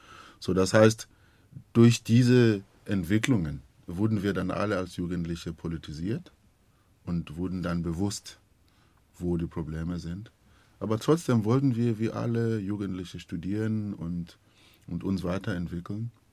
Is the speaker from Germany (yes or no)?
no; Eastern Cape, South Africa; Weil ich bin in Transkei zur Schule gegangen, wo eigentlich keine Weiße gab.